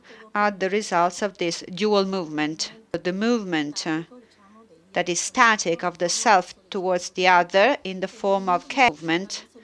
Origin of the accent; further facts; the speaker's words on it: Uruguay; English is a second language; now in Argentina; I'm from Uruguay, but I live in Argentina.